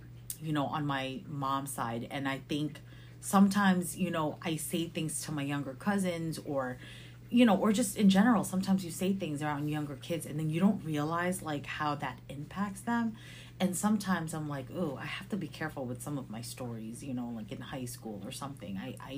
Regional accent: Philippines; growing up in the Philippines without my parents

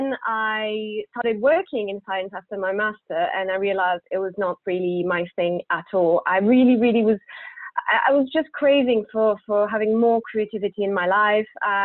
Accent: Belgium; born there; accent: French; English is a second language; So I was born in Belgium, as you might hear from my French accent.

